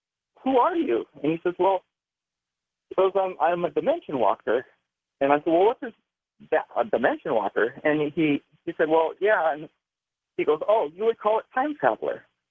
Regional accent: Livermore, California, United States; I grew up in the California Bay Area, and I was 16 years old

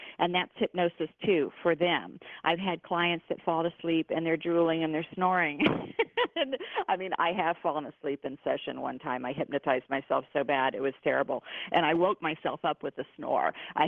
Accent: Texas, United States; I was raised in the Bible Belt. I was raised in Texas as a Methodist Christian person.

